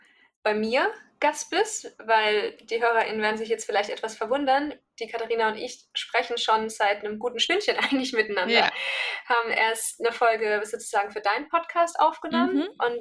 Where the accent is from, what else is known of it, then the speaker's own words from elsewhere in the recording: Baden-Württemberg, Germany; Ich komme ja aus Baden und gerade in Stuttgart.